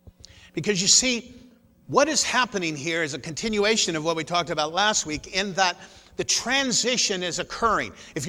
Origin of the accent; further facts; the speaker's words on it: Indiana, United States; So, no, I'm from Southern Indiana.